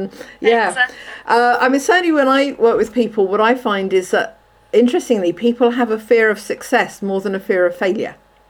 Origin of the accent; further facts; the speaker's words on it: United Kingdom; I love being British, but that part of the British culture is a bit that I find very challenging.